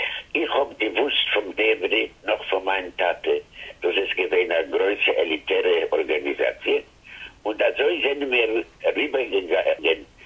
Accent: Drohobych, Lviv Oblast, Ukraine; German is a second language; Ich bin geboren neben Lemberg in der Stuttgart, Eldrohobitsch. Und also ich bin 10 Jahre gewesen, bin ich mit meiner Familie gegangen nach Lemberg.

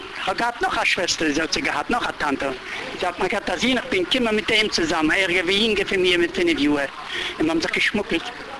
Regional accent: Germany; first language Yiddish; German is a second language; also born or lived in Łódź, Poland; Ich kenne Polnisch. Ja. Ich kenne noch Polnisch. Ich kenne Deutsch. Ich habe gelernt Deutsch noch vor dem Krieg. War nah vor gewesen. Aufgezogen in Deutschland. Ein Jüdischer, aber wir waren in Deutschland aufgezogen.

